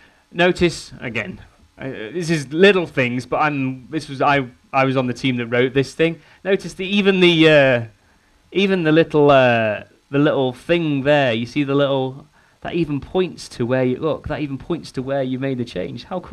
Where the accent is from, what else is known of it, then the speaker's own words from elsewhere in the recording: England, United Kingdom; Well, I know three, because I'm an Englishman